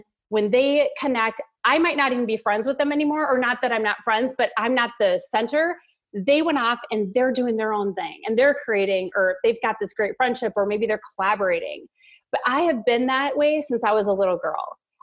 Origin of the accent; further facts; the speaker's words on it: Minnesota, United States; moved away as an adult; now in California, United States; So I grew up in Minnesota and now I live in California. So I went from freezing cold to super hot, which I love because I'm in the desert in California